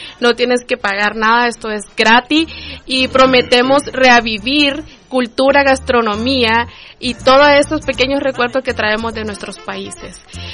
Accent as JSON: {"language": "Spanish", "country": "Honduras", "said": "Sí, yo soy hondureña, orgullosamente catracha."}